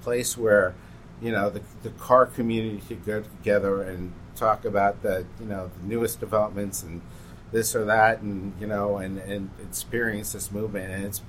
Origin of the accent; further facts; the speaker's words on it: Bowie, Maryland, United States; I grew up in Bowie, Maryland, not too far from Baltimore.